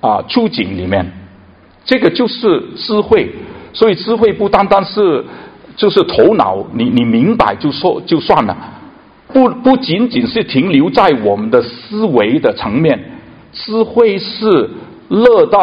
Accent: China; now in Canada; 我们来自中国的我们当中的弟兄姐妹，我们来自中国的很多能够来到加拿大

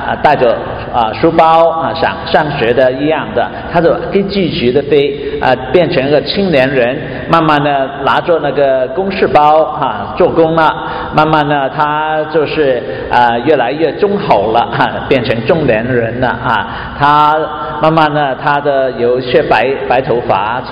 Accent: Hong Kong; moved away as an adult; now in Canada; 现在我在加拿大的日子啊，比在香港的日子大概两倍的时间啊。你知道我是多少多大，我大概19岁来加拿大啊，现在已经59了啊

